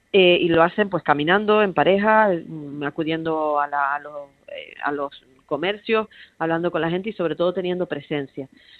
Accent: La Palma, Canary Islands, Spain; Yo, que soy de La Palma, ya los episodios de calima son constantes.

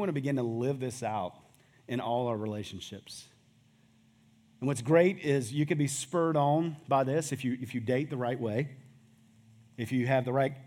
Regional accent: Clearwater, South Carolina, United States; So I grew up in First Baptist Church, Clearwater, South Carolina.

